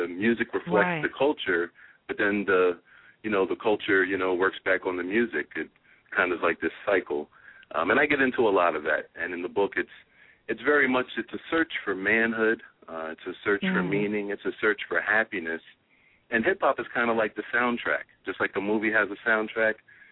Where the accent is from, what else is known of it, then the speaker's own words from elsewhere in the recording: New Jersey, United States; I'm from North Jersey originally.